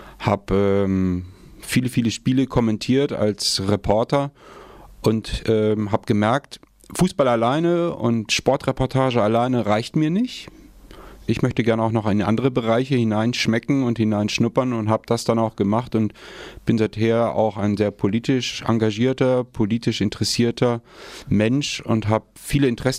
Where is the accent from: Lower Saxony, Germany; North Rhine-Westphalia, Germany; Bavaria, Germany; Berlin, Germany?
Bavaria, Germany; Bamberg; now in Hamburg, Germany; Bamberger. Ein gebürtiger Franke. Ich kann auch noch zweisprachig, gell?